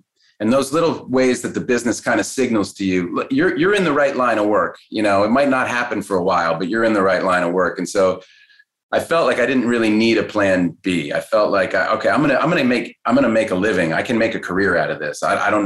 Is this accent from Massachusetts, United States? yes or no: yes; Cambridge, Massachusetts, United States; I grew up in Cambridge, which was like, didn't feel like the real world.